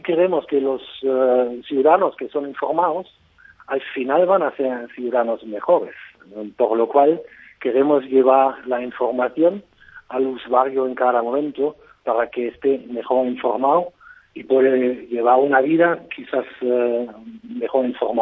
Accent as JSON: {"language": "Spanish", "country": "Germany", "second_language": "Spanish", "lives_now": "Spain", "said": "yo soy alemán, por ejemplo, y me viene de maravilla, puedo añadir las noticias de última hora de Alemania"}